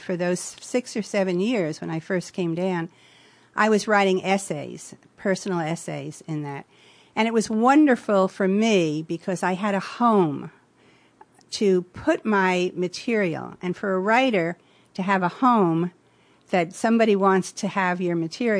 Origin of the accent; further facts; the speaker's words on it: New Jersey, United States; moved away as an adult; also born or lived in Woodstock, New York; now in Sarasota, United States; Well, I was born in New Jersey, and I guess I could say I was raised there.